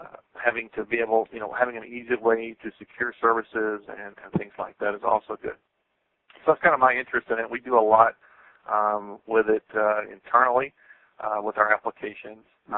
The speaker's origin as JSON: {"language": "English", "region": "the South", "country": "United States", "accent": "Southern", "said": "And obviously I'm from the South based on my accent."}